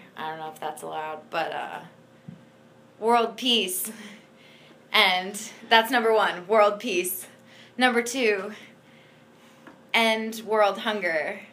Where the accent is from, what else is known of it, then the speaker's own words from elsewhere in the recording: State College, Pennsylvania, United States; Penn State everything. I grew up in State College, so PSU all the way.